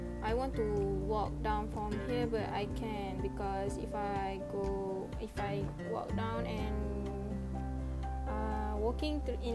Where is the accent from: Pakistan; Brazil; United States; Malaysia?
Malaysia; Raub, Pahang; English is a second language; I'm now at a city of my hometown called Rau.